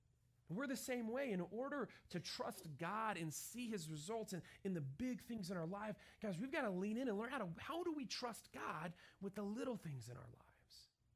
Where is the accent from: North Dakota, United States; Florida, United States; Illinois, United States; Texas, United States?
Texas, United States; also born or lived in Brownfield, Texas; I grew up in West Texas, and some part of my life, I lived in Brownfield, Texas.